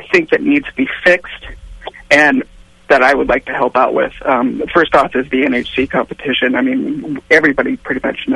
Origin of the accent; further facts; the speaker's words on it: Portland, Oregon, United States; As you know, I'm from Portland. We have probably one of the greater beer cultures here in the United States around here